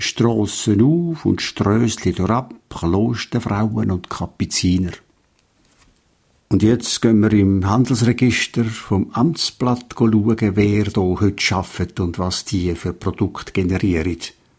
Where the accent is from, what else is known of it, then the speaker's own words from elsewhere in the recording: Zug, Switzerland; also born or lived in Zurich; Als ich hier Kind war, war Zug noch ein Handwerkerstädtchen.